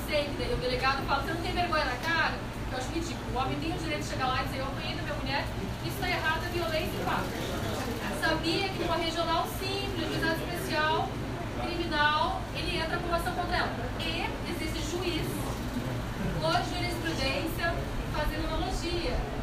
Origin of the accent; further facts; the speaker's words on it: Pato Branco, Paraná, Brazil; Quando eu era pequena lá em Pato Branco, mais ou menos